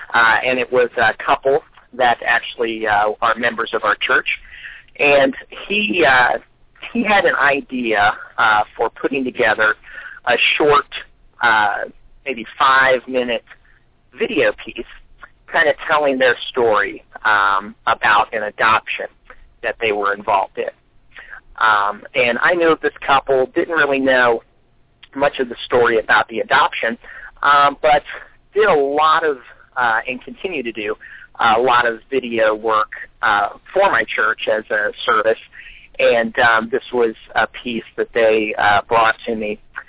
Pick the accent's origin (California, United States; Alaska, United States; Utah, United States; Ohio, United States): Ohio, United States; Cincinnati; Well, like you said, I'm from Cincinnati, Ohio. Pretty much born and raised here, and have a passion for filmmaking.